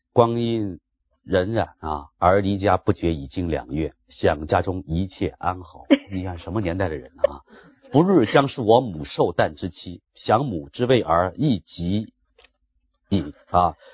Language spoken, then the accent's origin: Chinese; South China, China; 我是南方人，说我们南方人说话像鸟语，我这真不服气